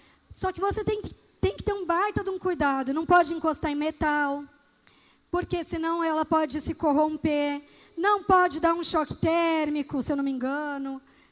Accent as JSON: {"language": "Portuguese", "region": "São Paulo", "country": "Brazil", "said": "Porque é um cardápio paulista. É de onde eu vim, da minha cultura. Mas eu não me fechei para a cultura mineira."}